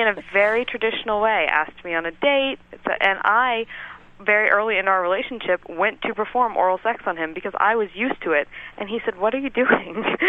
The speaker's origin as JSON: {"language": "English", "region": "Georgia", "country": "United States", "said": "lot of girlfriends from back home who are getting engaged, and all the girls who have moved away, I'm from Georgia"}